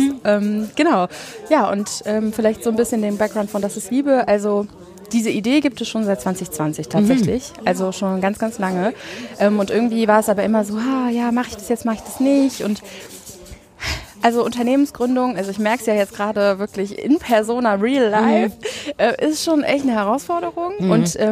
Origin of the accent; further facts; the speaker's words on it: Düsseldorf, North Rhine-Westphalia, Germany; Ich komme ursprünglich aus Wersten hier in Düsseldorf, wohne jetzt inzwischen seit 6 Jahren hier in Flingern.